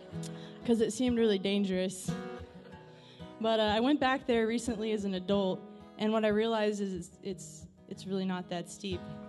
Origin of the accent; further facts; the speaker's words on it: Mentone, Alabama, United States; also born or lived in Atlanta, United States / Tallahassee, United States; Well, I'm technically from Alabama and Georgia in equal parts. Mentone, Alabama, the middle of nowhere, and Atlanta, Georgia, middle of everything.